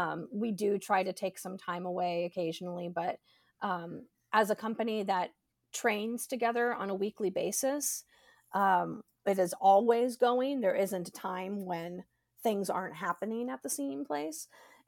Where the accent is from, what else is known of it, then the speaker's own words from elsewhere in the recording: San Diego, California, United States; I'm from California originally, although prior to the age of 8, I traveled around all over the place because my father was in the military, mm-hmm. but we settled in California when I was 8.